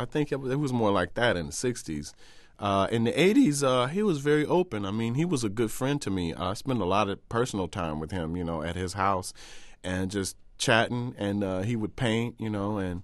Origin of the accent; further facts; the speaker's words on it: Chicago, Illinois, United States; I don't think of myself as a pure blues person at all, but I am from Chicago. And I grew up listening to, you know